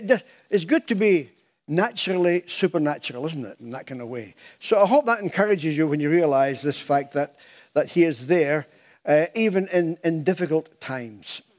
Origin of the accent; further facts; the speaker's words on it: Scotland, United Kingdom; Now, we are ordinary folks from Scotland. If God can use Scottish people, he can use anybody.